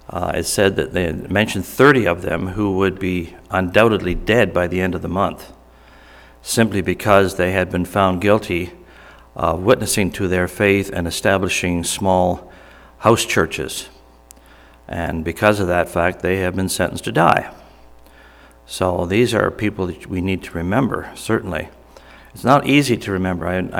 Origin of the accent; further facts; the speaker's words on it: Canada; we're from Canada.